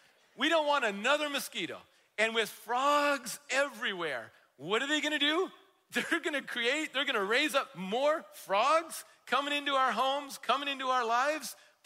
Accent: Minnesota, United States; I think for me, growing up in Minnesota, it's probably the mosquitoes.

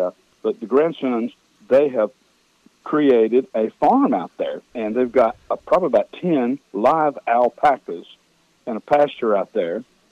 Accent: Garner, North Carolina, United States; only in my hometown of Garner could we do that.

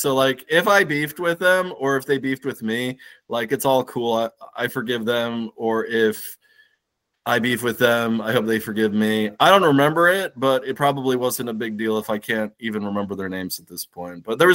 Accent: New York City, New York, United States; Yeah, I grew up in New York. So yeah, I grew up in New York City as a kid.

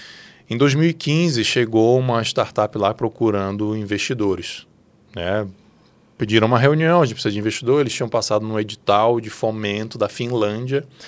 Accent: Manaus, Amazonas, Brazil; em 2013 eu decidi me casar e mudar para Manaus. Eu sou natural de Manaus.

